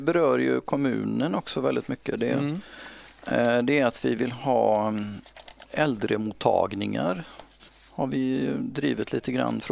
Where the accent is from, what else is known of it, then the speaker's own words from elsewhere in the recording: Borås, Västra Götaland County, Sweden; jag är från Borås från början, född och uppvuxen där. Sen har jag gått genom Handelshögskolan i Göteborg. Och jag är så pass att jag har vuxna barn